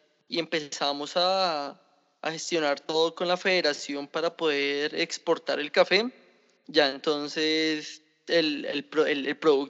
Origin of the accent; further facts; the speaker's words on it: Colombia; cómo es que nosotros, siendo colombianos, no lo llevamos.